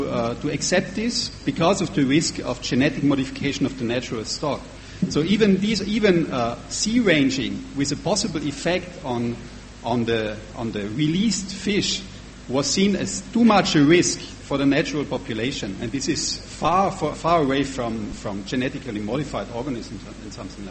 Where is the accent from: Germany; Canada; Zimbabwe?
Germany; English is a second language; I'm from Germany, from the Federal Research Institute of Fisheries Ecology, and I have a different perception, actually, towards it.